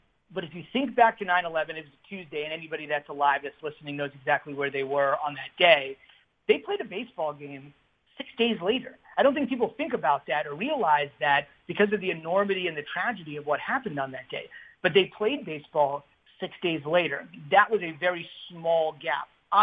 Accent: New Jersey, United States; I grew up in New Jersey, so right next to the first big sports radio station, WFAN in New York

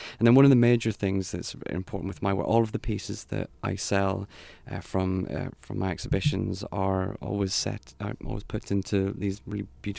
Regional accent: Northern Ireland, United Kingdom; growing up in Northern Ireland. I mean, you know, it was a mixed time, but I lived in a predominantly Catholic area and it was rife with superstition.

